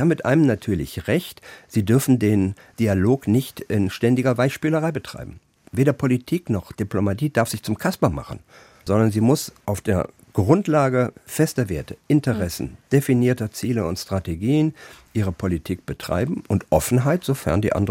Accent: Siegen, North Rhine-Westphalia, Germany; born there; also born or lived in Düsseldorf; Und so bin ich in Siegen in Westfalen geboren, habe dann eine Zeit lang in Düsseldorf gelebt.

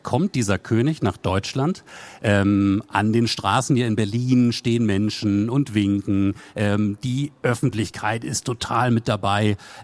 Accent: Vienna, Austria; Als Wienerin braucht man auf jeden Fall auch einen Kaffee regelmäßig.

